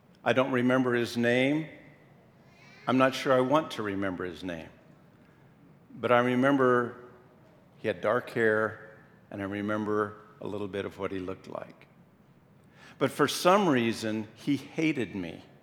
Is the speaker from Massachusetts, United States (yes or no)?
no; Colorado, United States; I had a really good experience growing up in Northeast Colorado.